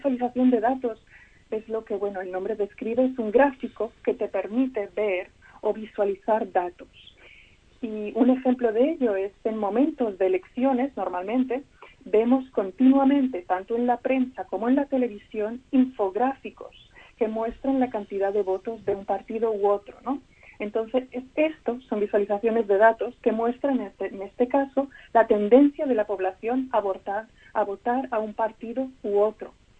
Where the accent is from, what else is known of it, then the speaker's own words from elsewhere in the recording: Tarragona, Catalonia, Spain; born there; Yo nací en Tarragona, que es, bueno, está situado comarca de Tarragona, en Cataluña, exactamente, sí, en 1987.